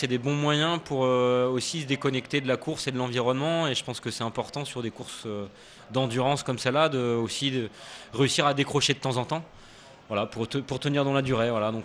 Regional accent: Dunkirk, Hauts-de-France, France; Bah, j'ai grandi à Dunkerque, donc au bord de la mer, donc il y a une sensibilité pour cet environnement-là.

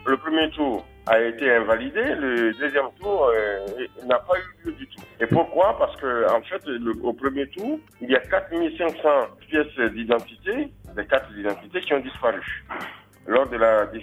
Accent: Côte d’Ivoire; Nous sommes tous des Ivoiriens, nous pensons au bien-être des Ivoiriens et nous voulons que ce pays-là se développe normalement.

